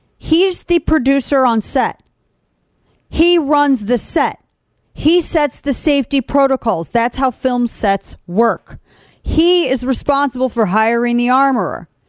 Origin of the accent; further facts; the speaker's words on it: Missouri, United States; You guys know my home state is Missouri